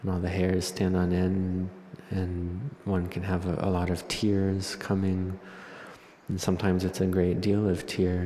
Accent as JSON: {"language": "English", "country": "Thailand", "first_language": "th", "second_language": "English", "said": "chant in the Thai language. So it was my native language."}